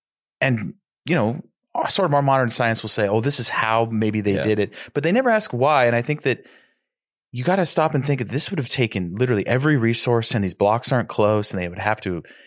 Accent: Sacramento, California, United States; I grew up in Sac.

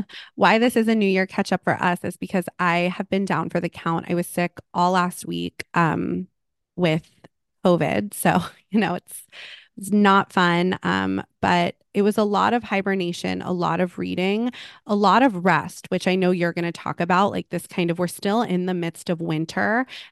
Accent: Malibu, California, United States; I grew up in Malibu. It's true to old Malibu.

